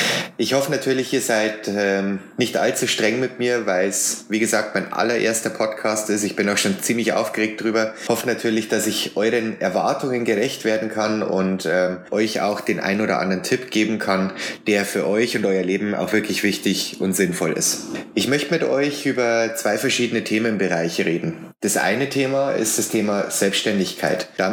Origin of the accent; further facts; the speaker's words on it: Amberg, Bavaria, Germany; Ich bin 29 Jahre jung. Ich komme aus Amberg in der Oberpfalz. Das ist genau in der Mitte zwischen Nürnberg und Regensburg im wunderschönen Bayern.